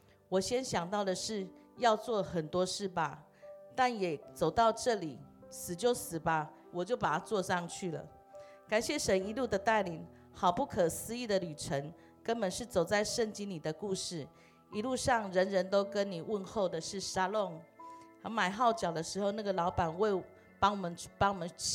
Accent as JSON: {"language": "Chinese", "country": "Taiwan", "said": "我从台湾来朝见你"}